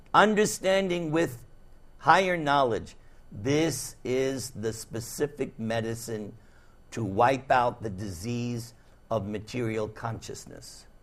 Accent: New York, United States; As you can see, I'm from New York. You see my accent? Even I'm recognizing it.

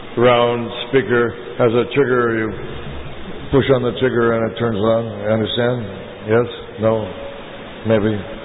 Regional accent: Los Angeles, California, United States; I was from Los Angeles, but I had to fly to New York.

